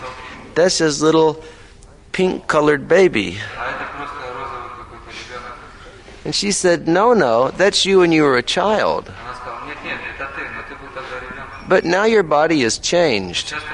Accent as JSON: {"language": "English", "country": "United States", "said": "Now, I am from America originally. And whenever I visit my mother, she always does the same thing."}